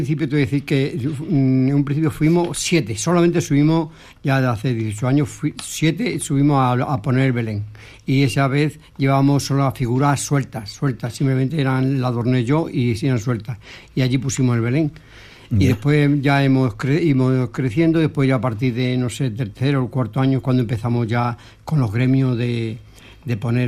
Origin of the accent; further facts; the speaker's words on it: Tejeda, Extremadura, Spain; de mi pueblo Tejeda, y mucha gente viene de La Vera, bastante